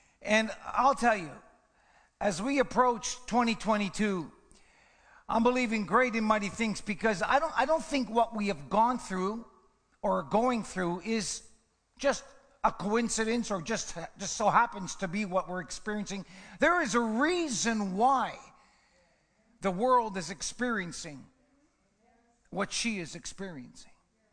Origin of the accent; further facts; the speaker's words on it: Canada; I like the snow. I'm a Canadian. Remember that, man.